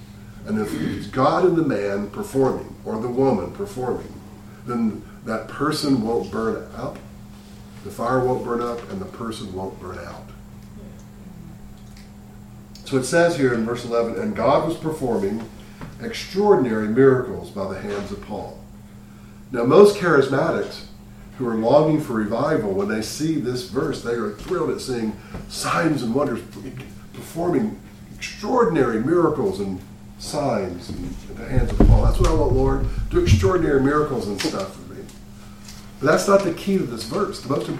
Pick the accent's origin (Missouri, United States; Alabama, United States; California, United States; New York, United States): Alabama, United States; Selma; I'm from Selma. You guys probably go to Atlanta all the time.